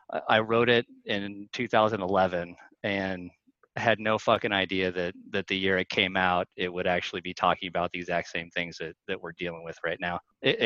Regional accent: United States; which, you know, is disappointing as an American, but also as an author.

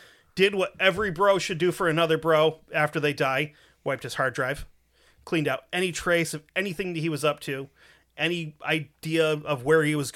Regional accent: England, United Kingdom; accent: English; I was technically trying to do Scottish with a Scottish accent, but being with an English accent, so it doesn't work well.

